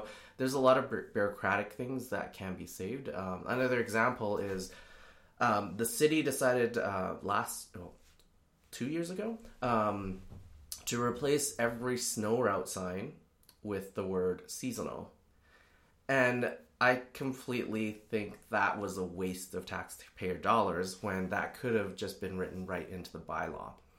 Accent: Hong Kong; I come from Hong Kong, where there's at least 10 modes of public transportation

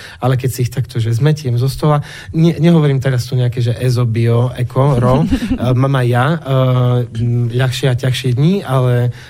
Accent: Košice, Košice Region, Slovakia; Narodil som sa v Košiciach, som Košice šaca, študoval som v Košiciach, som hrdý východniar.

